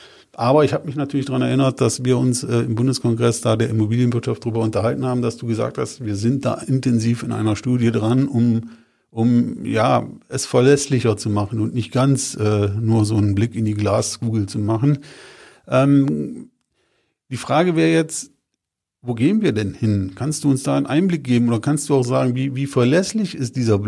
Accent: Brüggen, North Rhine-Westphalia, Germany; ich bin aus Brüggen

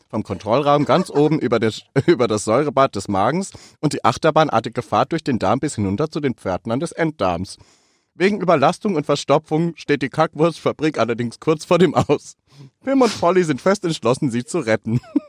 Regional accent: Cologne, North Rhine-Westphalia, Germany; ich bin ja auch in Köln groß geworden

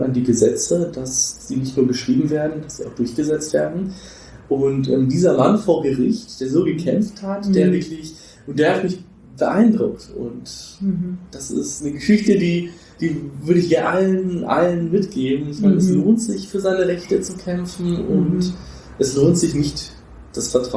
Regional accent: North Rhine-Westphalia, Germany; now in Nuremberg, Germany; ich komme ja tatsächlich eigentlich aus dem Ruhrgebiet und bin dann über Studium etc. dann zu meiner ersten Arbeit in Nürnberg gekommen.

